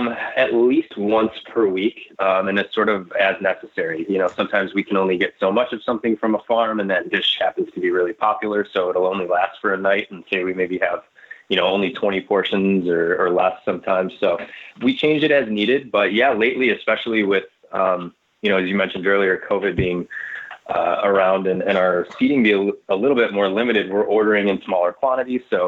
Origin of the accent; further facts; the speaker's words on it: Lewiston, New York, United States; Yeah, so I grew up in Lewiston, which is about 30 minutes north of Buffalo